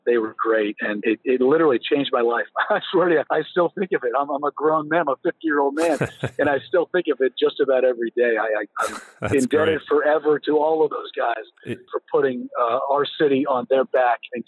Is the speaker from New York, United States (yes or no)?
no; Rockville, Maryland, United States; And my parents actually still live in the same house we grew up in Rockville.